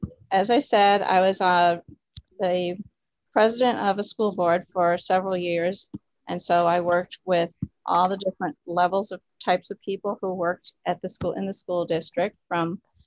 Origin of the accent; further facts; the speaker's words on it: New York, United States; I grew up in New York. Our family had a summer home here, which is the house that we now live in.